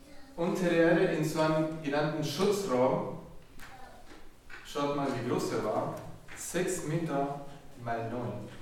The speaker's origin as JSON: {"language": "German", "country": "Chile", "second_language": "German", "said": "ich würde gerne eine Geschichte erzählen über mein Heimatland, Chile."}